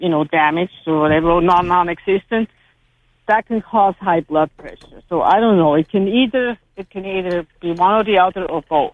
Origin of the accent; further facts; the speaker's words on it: California, United States; I'm from SoCal.